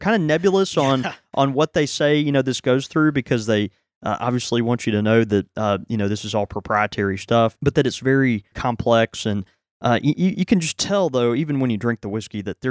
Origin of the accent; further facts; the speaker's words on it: Houston, Texas, United States; born there; Have I ever told you I was born in Houston?